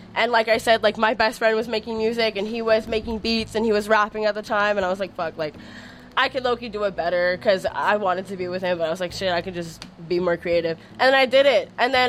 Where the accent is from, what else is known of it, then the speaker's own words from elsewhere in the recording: Montreal, Quebec, Canada; I'm from Montreal, might as well dabble with the Montreal people